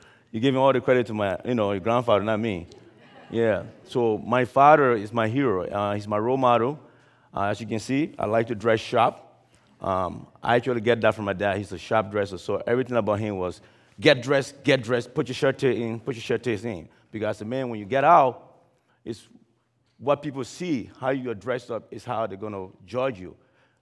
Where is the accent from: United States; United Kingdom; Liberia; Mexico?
Liberia; Salai; born there; I was born in Liberia in a small village called Salai, a village that was actually established by my grandfather.